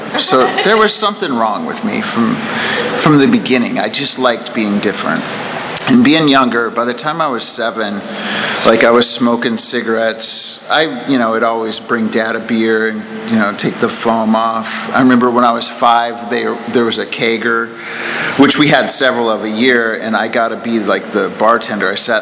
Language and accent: English; Washington, United States; I grew up in Washington State on a farm, and I'm the youngest kid of, like, four kids.